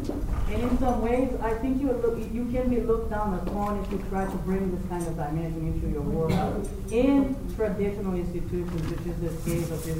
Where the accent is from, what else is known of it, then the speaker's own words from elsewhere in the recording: Brazil; because I come from Brazil